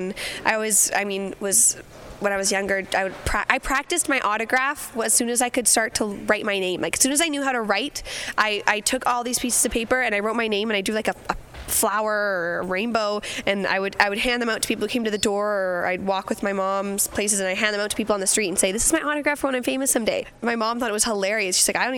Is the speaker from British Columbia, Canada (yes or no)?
yes; Abbotsford, British Columbia, Canada; Well, I mean, performing around like Abbotsford, my hometown, there would be like the occasional person who would recognize me places